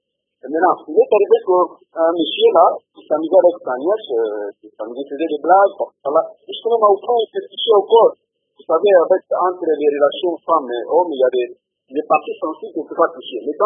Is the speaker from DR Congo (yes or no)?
yes; Katanga, DR Congo; chez nous, au Katanga, effectivement, ici, même à Colosi.